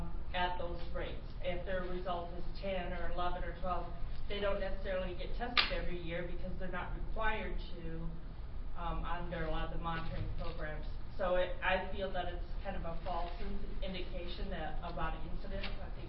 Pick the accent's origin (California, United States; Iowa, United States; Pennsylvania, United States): Iowa, United States; from Iowa.